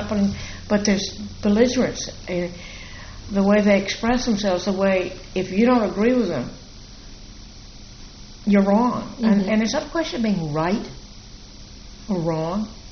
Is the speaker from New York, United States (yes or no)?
no; Georgia, United States; now in Fernandina Beach, United States; maybe it was because I was raised on Cumberland, which was a very unusual life